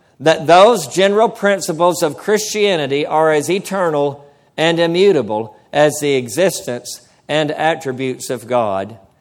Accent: United States; But I'm also an American.

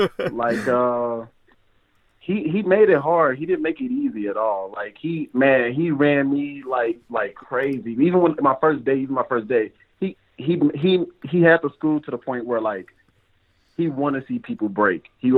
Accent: Missouri, United States; I knew he had a wrestling school in Missouri, and I'm from Missouri.

